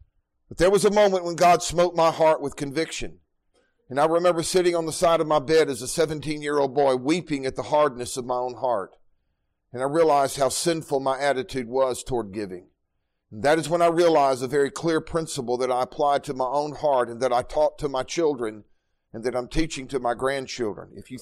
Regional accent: Dallas, Texas, United States; also born or lived in Mississippi; And until we moved to Mississippi, I never knew anything about poverty. Everybody I grew up with in Dallas was wealthy.

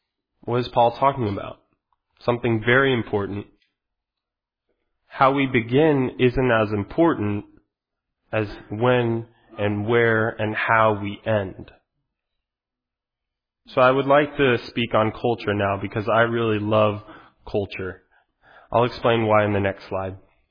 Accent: Utah, United States; So before I begin, I want you all to know I'm from Utah. … I'm a pastor at a church in Utah.

